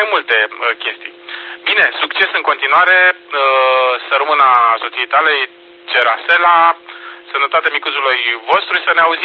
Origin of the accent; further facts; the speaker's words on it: Bucharest, Romania; păi eu sunt de fel din București, adică tatăl meu este născut în București, dar bunicul din partea tatălui, adică tatălui meu este din Prahova, Brătești, Stâncești, județul Prahova, Valea Prahovei.